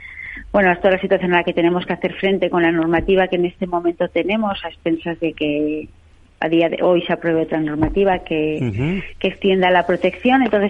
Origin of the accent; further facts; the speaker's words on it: Valencian Community, Spain; yo soy valenciana